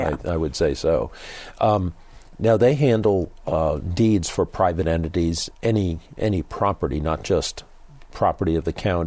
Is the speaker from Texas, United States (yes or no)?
no; New York, United States; born there; I mean, I was born in New York, and New York City sort of dominates the discussion in the state and pretty much the rest of the state.